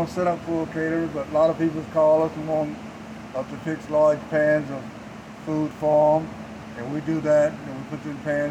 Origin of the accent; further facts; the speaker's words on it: Madison, Georgia, United States; born there; now in Ellenwood, United States; I was born in Morgan County, Madison, Georgia, but I live out in Ellenwood, Georgia.